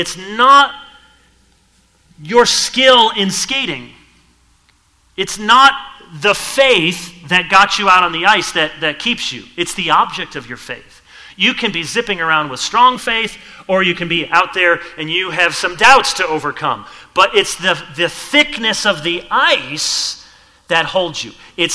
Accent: Michigan, United States; it comes from my many years living in Michigan. And I grew up in Michigan and grew up playing pond hockey

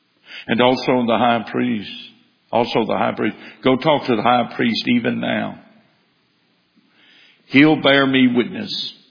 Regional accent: Baton Rouge, Louisiana, United States; born there; I was born in the Baton Rouge General Hospital sometime on the 23rd of June in the year 1955.

